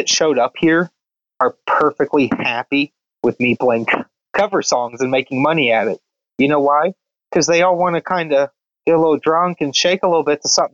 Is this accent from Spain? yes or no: no; Cincinnati, Ohio, United States; the oldies station here when I was growing up in Cincinnati as a little kid played like doo-wop